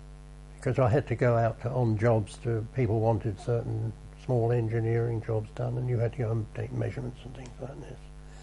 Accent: Westminster, London, United Kingdom; born there; I was born in Westminster, halfway between Vauxhall Bridge and Victoria Station.

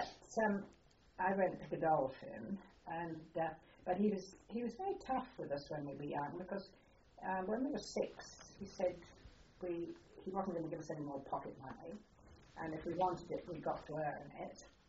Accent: West Midlands, United Kingdom; born there; Yes, my family are basically London, and I was born in Shropshire just towards the end of the war.

